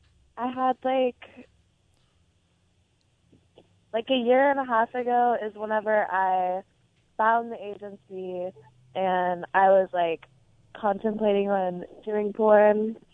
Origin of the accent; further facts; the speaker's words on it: Dallas, Texas, United States; I'm from Dallas, but I lived in San Antonio for a couple months right before I moved out here.